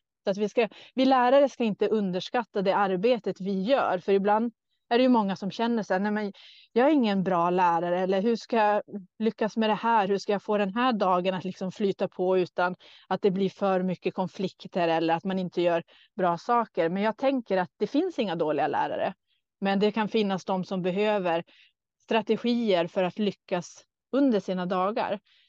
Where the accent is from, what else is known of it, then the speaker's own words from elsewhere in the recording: Norrbotten County, Sweden; accent: Norrbotten dialect; Många vet nog att jag är norrlänning, norrbottning. Det kan man höra på min dialekt.